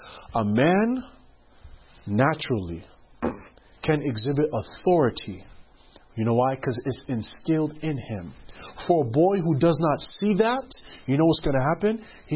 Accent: Queens, New York, United States; I grew up in Queens, New York.

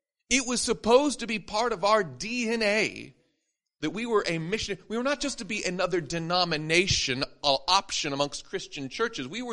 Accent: Madison, Tennessee, United States; She's from my hometown of Madison, Tennessee. And when I grew up in the Seventh Adventist Church.

